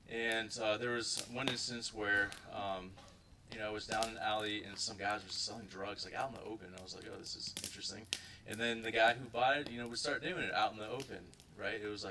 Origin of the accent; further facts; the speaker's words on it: Ohio, United States; are you Russian? I was like, no, I'm this guy from Ohio. I'm not Russian. And I told him, you know, my family's Serbian